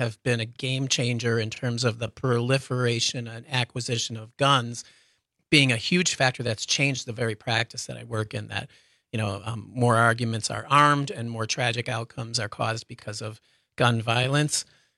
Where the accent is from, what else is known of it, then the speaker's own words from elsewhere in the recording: Chicago, Illinois, United States; you know, Chicago, my hometown, being thrown out as an example of, you know, just a war zone